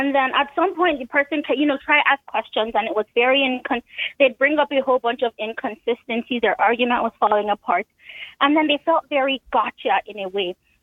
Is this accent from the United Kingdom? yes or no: no; Nigeria; born there; I was born in Nigeria.